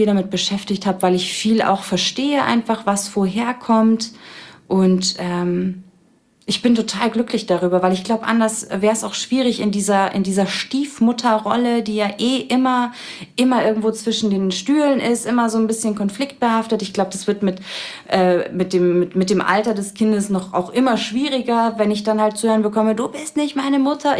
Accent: Bavaria, Germany; ich bin im Landkreis München, also schon ein bisschen ländlicher groß geworden

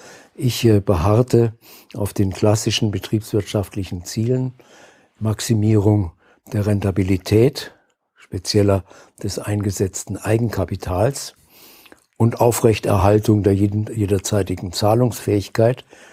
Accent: Saarbrücken, Saarland, Germany; Und ein paar Wochen davon machte ich bei der Sparkasse meiner Heimatstadt Saarbrücken.

